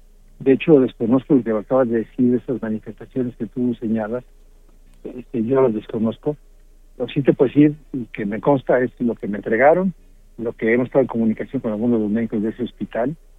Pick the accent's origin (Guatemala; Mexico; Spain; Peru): Mexico; Guanajuato; allá en mi tierra, en Guanajuato